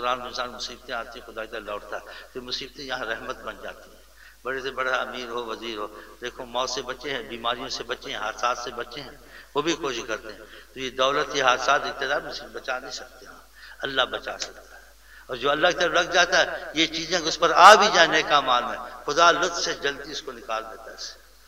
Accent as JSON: {"language": "Urdu", "region": "Punjab", "country": "Pakistan", "said": "میں پنجاب کا ہوں, پنجابی مثال آتی ہے"}